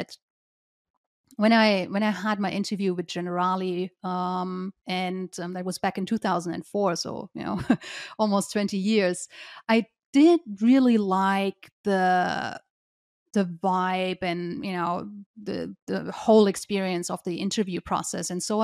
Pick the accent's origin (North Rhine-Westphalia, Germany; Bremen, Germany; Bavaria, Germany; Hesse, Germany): Hesse, Germany; Frankfurt; I'm originally from Germany. Germany. Yeah, just outside of Frankfurt. That's where I grew up.